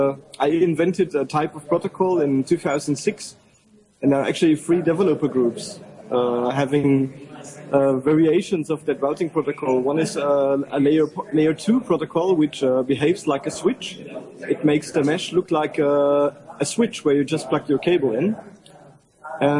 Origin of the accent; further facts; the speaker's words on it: Berlin, Germany; English is a second language; For example, I come from Berlin. We cover large parts of the city of Berlin with such a mesh-type network.